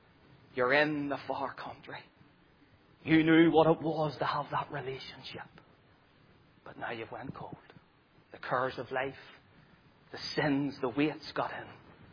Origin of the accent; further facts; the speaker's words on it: Northern Ireland, United Kingdom; I remember as a young lad, growing up in the Donegal Road, come 6 o'clock, all the mothers were out at the door shouting for their children to come in to get their dinner.